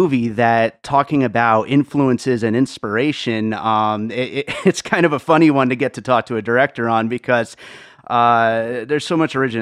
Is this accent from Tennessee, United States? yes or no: no; Pennsylvania, United States; also born or lived in Brooklyn; I also, you know, come from a Reformed Jewish background, and of course, Hasidics were around, you know, growing up. I was born in Brooklyn and grew up in Pennsylvania. I was always back into New York all the time.